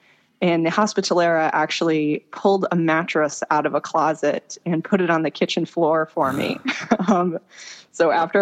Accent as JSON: {"language": "English", "region": "Florida", "country": "United States", "tie": "born or raised there", "said": "I am, yeah. Born and raised in Florida."}